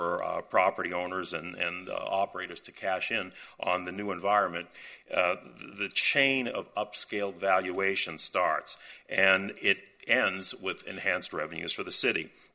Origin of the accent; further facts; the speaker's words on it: Boston, Massachusetts, United States; So I come from Boston, and excuse me if I leave my R's out of certain words.